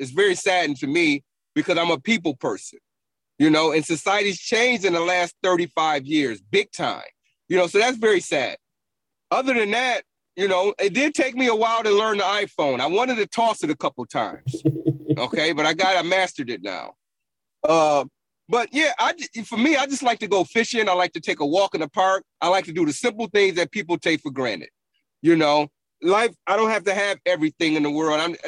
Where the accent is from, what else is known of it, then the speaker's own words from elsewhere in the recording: Buffalo, New York, United States; moved away as an adult; now in Augusta, United States; I live in Augusta right now. I'm from Buffalo, and I live in Augusta.